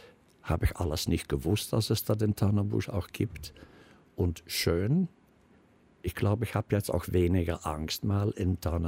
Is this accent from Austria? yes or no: no; Netherlands; now in Bonn, Germany; Ich bin Niederländer, ja.